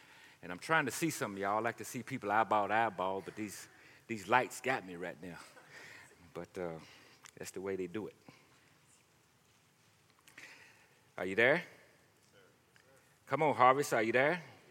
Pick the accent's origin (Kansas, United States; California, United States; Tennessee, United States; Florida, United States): Tennessee, United States; Shelbyville; I'm from Shelbyville, Tennessee, 45 minutes from where Nathan Bedford Forrest started the Ku Klux Klan. I grew up to where I had to sit in the balcony seats, couldn't sit below.